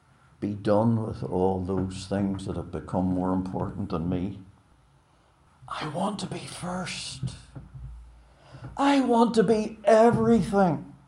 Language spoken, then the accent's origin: English; Belfast, Northern Ireland, United Kingdom; I remember growing up in Belfast and regularly walking to school in fog that was literally so thick you couldn't see your hand in front of your face.